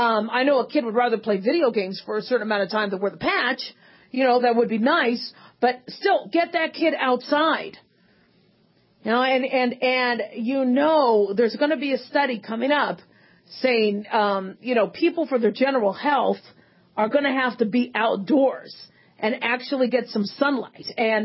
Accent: Phoenix, Arizona, United States; born or raised there

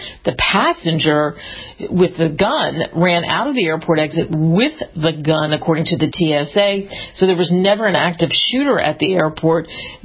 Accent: Camden County, New Jersey, United States; And I grew up in Camden County, so the Camden County Health Department was notified just last week about it, and they shut it down.

